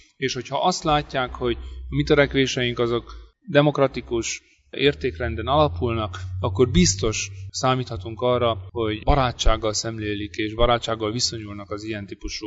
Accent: Székely Land, Romania; hisz én is székely vagyok

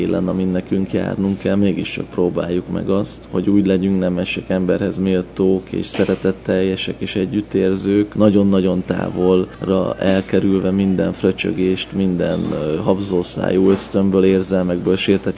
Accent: Hungary; hogy én egy magyarnak születtem erre a földbolygóra

